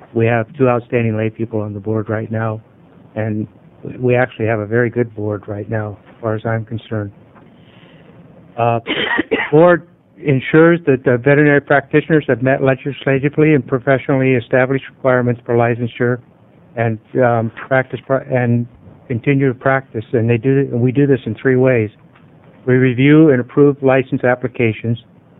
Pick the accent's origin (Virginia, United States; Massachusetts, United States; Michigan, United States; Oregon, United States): Oregon, United States; Woodburn; I'm a veterinarian from Woodburn.